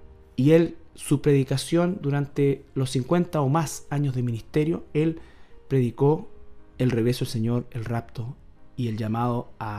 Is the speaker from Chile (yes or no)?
yes; Chile; que, sobre todo si somos chilenos